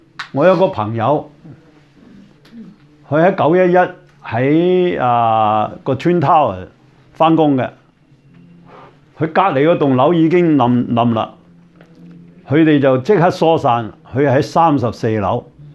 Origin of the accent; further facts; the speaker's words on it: China; 孔夫子係最講道德倫理噶啦，我哋中國人係咪？